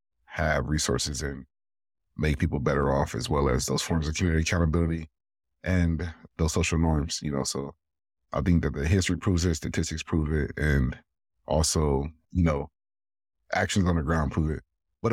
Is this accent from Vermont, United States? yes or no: no; Compton, California, United States; me and myself growing up in Los Angeles County and in Compton